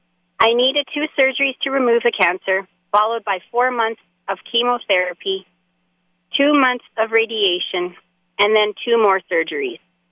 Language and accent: English; Didsbury, Alberta, Canada; I was born in the Ditsbury Hospital and attended each of the three schools, Rossford Elementary, West Glen Middle School, and Ditsbury High. … was a nurse at the Ditsbury Hospital for many years